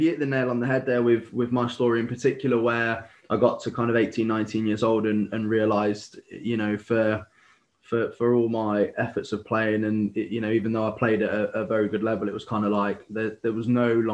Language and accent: English; Loughborough, East Midlands, United Kingdom; So I'm from Loughborough originally